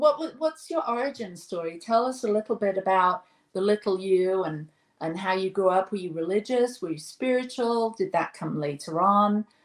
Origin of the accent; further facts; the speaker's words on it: England, United Kingdom; because that was close to what I grew up with, being English.